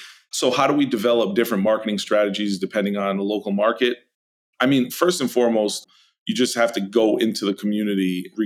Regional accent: New England, United States; And like I said, you know, we're from New England.

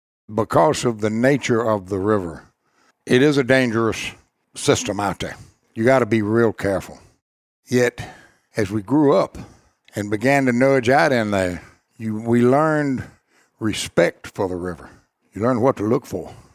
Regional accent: Mississippi, United States; Growing up on Lake Ferguson, Daddy had a boat. We'd go out on the lake.

